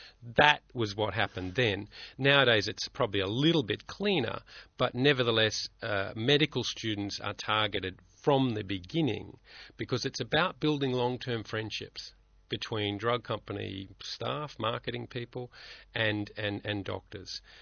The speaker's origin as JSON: {"language": "English", "town": "Brisbane", "region": "Queensland", "country": "Australia", "tie": "born or raised there", "said": "I had friends of mine. I grew up in Brisbane."}